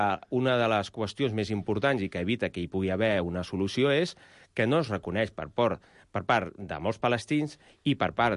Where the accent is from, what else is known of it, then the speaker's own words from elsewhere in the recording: Catalonia, Spain; Per tant, com a catalans, crec que aquest és un argument que no hauríem de comprar.